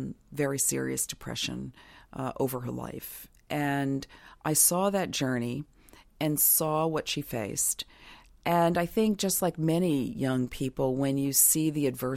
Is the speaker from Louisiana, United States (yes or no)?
no; Brooklyn, New York, United States; So I grew up in a neighborhood. Back then it was called Flatbush. Now it's called Prospect Lefferts Gardens. It's the non-fancy side of Prospect Park, and went to public school.